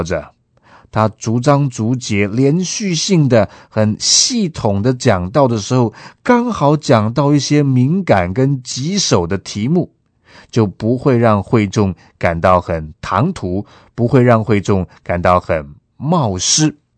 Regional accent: China; 也就是圣经的语言跟文化不是我们中国人的首要的语言跟文化

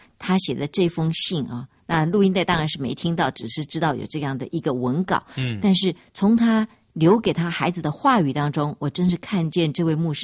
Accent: China; 我们中国人就讲到生离死别嘛哈

